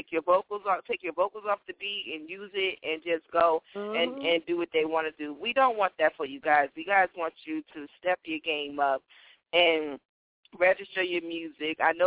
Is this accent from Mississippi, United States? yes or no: no; New Jersey, United States; because I'm from Jersey, and we go back and forth to New York, we see it.